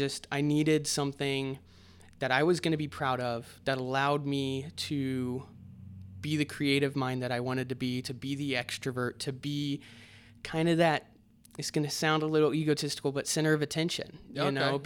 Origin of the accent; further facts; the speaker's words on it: Springfield, Missouri, United States; So I'm originally from Springfield, and she's from Branson.